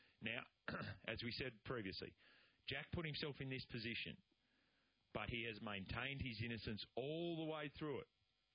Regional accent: Wallenbean, New South Wales, Australia; Yes, I grew up at Wallenbean.

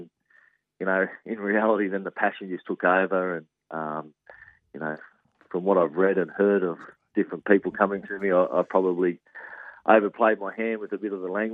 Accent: Casino, New South Wales, Australia; I'm from Casino originally up in northern New South Wales.

